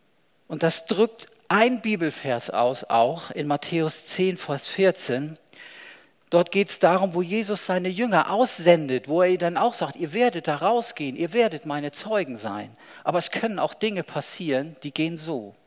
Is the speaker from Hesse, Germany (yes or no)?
no; Lübeck, Schleswig-Holstein, Germany; Ich komme ja aus Lübeck ursprünglich, da hat man solche großen Busse wirklich mal gesehen.